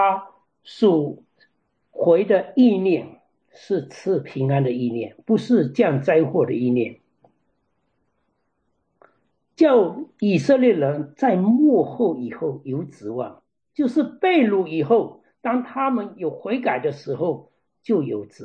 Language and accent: Chinese; China; 好像我们中国人有说，就是无药可救的。